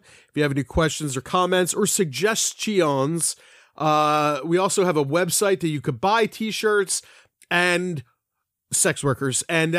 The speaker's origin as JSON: {"language": "English", "country": "United States", "said": "I am. Well, I'm American, but, you know, Irish by, what is it? American by birth"}